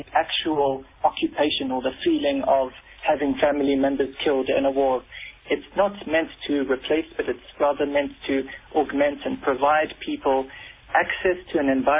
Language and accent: English; South Africa; I am a South African Palestinian, and really great to be back in South Africa.